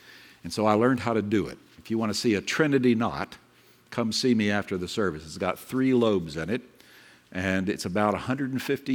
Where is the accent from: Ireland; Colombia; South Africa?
Ireland; And being Irish, I like Patrick's.